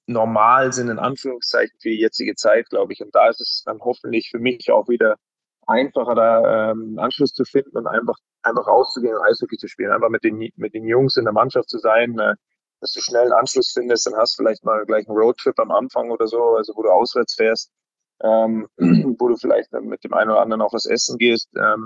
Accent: Bavaria, Germany; wie man so schön sagt bei uns in Bayern, der Depp

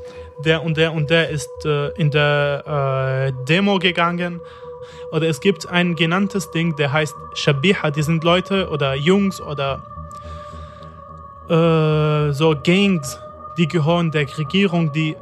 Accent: Damascus, Damascus Governorate, Syria; German is a second language; moved away as an adult; now in Germany; Ich bin 27 Jahre alt, seit 2 Jahren in Deutschland. Ich bin in Damaskus geboren und aus Damaskus. Ich habe mein ganzes Leben in Damaskus.

